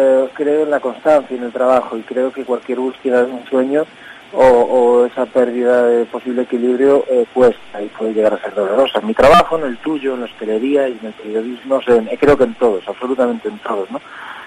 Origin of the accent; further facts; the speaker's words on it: Ferrol, Galicia, Spain; also born or lived in Pantín; soy de Ferrol a mucha honra, pero viví toda mi vida entre Pantín y Ferrol